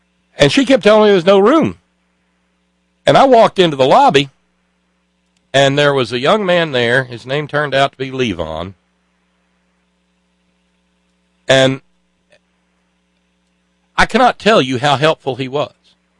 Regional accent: Appalachia, United States; I mean, we tell our jokes on ourselves, but we don't like being made sport of in the wider world

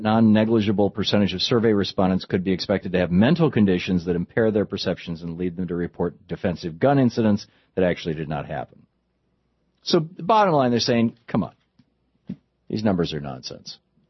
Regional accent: Michigan, United States; also born or lived in Vermont; I grew up in Michigan. We lived in Vermont. These are both states where guns are just everywhere.

